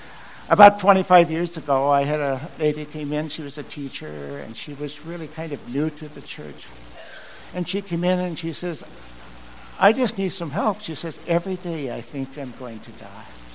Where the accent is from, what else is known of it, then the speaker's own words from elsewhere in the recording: Mosinee, Wisconsin, United States; In my hometown of Mosinee